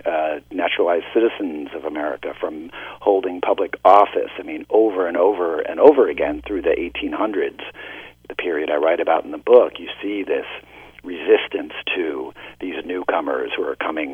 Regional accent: New Jersey, United States; headed back south through my home state of New Jersey, and I realized that I was driving within a few miles of my own Irish immigrant grandparents.

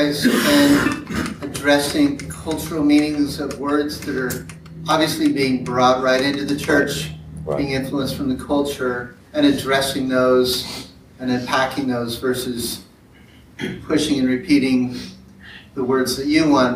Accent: Portland, United States; So I'm from Portland. It's not uncommon for me to see a sign in somebody's yard that says "Love wins."

